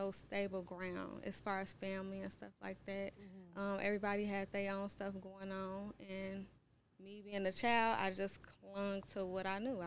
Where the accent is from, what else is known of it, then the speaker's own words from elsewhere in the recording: Chicago, Illinois, United States; I grew up on the South Side of Chicago. My life was not all glitter and gold.